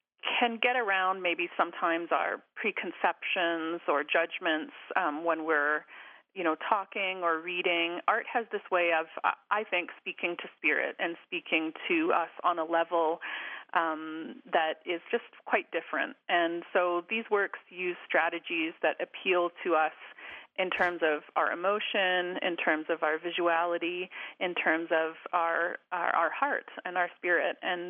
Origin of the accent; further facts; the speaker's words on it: Suquamish, Washington, United States; Yes, I'm calling you from my home in Suquamish Utluh, and I'm from the Suquamish Nation, as well as settler ancestry